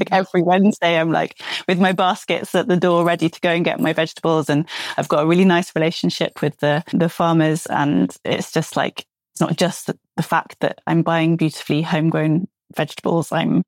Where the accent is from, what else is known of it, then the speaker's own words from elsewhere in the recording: United Kingdom; now in France; I'm a British designer, but I live in Provence in the south of France.